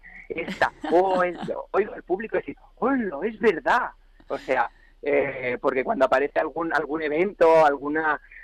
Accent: Castellar del Vallès, Catalonia, Spain; Yo soy de Castellar del Vallès, un pueblito en Barcelona, cerca de Barcelona.

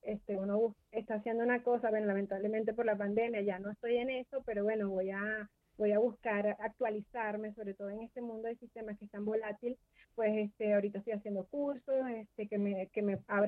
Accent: Venezuela; now in Spain; Yo vengo de Venezuela.

